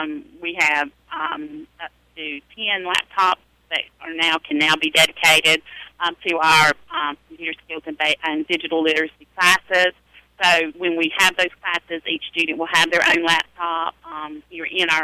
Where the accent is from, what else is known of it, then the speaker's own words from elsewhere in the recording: the South, United States; accent: Southern; which sometimes is helpful when it's read in something other than my Southern accent